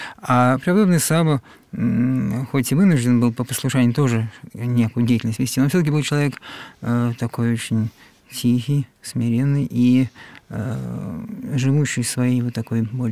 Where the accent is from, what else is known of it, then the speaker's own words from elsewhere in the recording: Moscow, Russia; я сам, хотя и москвич, но давно живу в Подмосковье, километрах 15 от Звенигорода